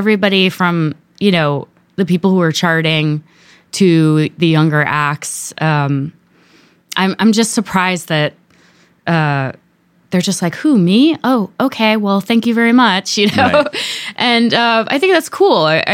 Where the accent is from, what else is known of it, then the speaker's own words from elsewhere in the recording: Washington, D.C., United States; also born or lived in Atlanta, Georgia; So I lived outside of Washington, D.C. when I was in high school. And then, I was born in outside of Atlanta, Georgia, because my dad was always kind of moving to the big cities